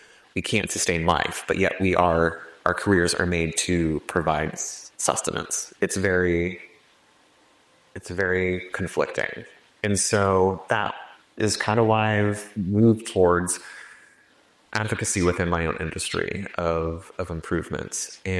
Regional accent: California, United States; that comes from the fact that where I grew up in California, have you ever seen the movie Aaron Brockovich with Julia Roberts?

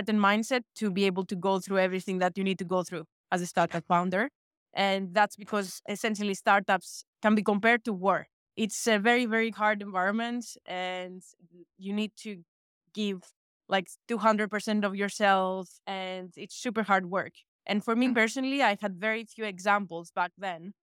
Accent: Greece; when I was a kid growing up in Greece

